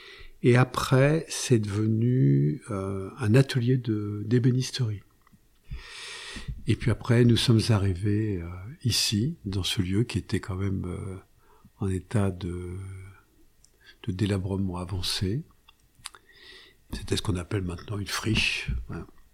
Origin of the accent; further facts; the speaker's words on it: Paris, Île-de-France, France; Je suis un petit parisien ici.